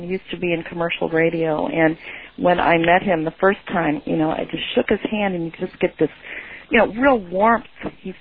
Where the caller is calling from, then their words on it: St. Louis, Missouri, United States; I'm calling from St. Louis.